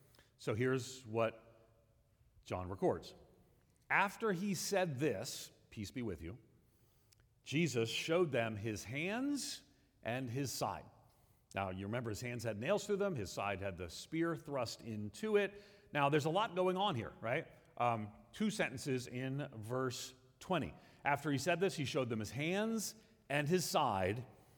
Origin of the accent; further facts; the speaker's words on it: New York City, New York, United States; I grew up in New York City. Anyone else from New York? Anybody? No? You got a problem with that? That I'm from New York?